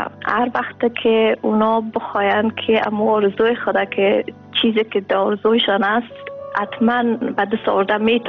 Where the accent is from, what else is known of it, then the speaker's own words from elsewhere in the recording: Afghanistan; ما از افغانستان آمدیم